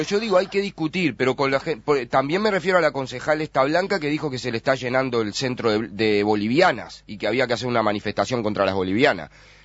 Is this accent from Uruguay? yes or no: yes; Uruguay; tenemos que asumir un cambio cultural como uruguayos